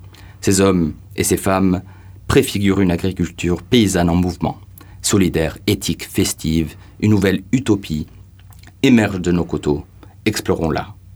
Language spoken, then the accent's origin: French; Perpignan, Occitanie, France; ça me rappelle un peu mon enfance. J'ai grandi en partie à Perpignan, entouré de ces vignes de grenache et de syrah